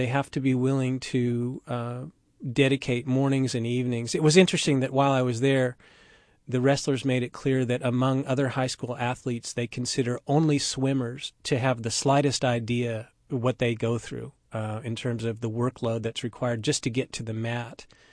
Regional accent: Oklahoma, United States; I grew up in Oklahoma, and my state is much like Iowa in the sense of how people receive you.

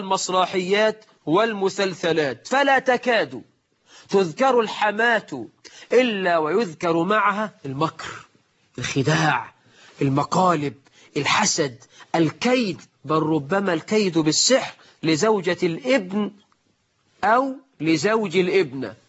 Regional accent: Egypt; ده مثل عندنا في مصر.

